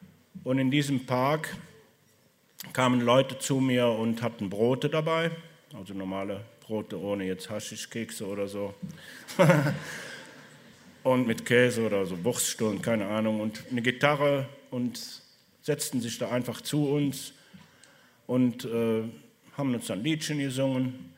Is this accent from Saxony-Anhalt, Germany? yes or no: no; Cologne, North Rhine-Westphalia, Germany; das ist so ein Drogenumschlagplatz bei uns in Köln. Ich bin Kölsche Jung